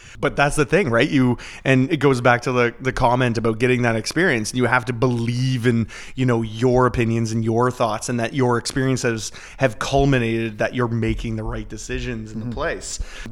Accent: Ontario, Canada; I'm Canadian, I'm from Ontario, I'm from a small town farming community.

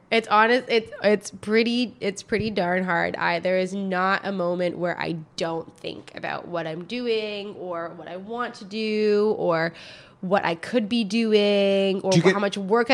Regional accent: Canada; At the time, because I worked in wine and I was from Canada, it was really quite interesting because everybody thought that I knew a lot more than I did.

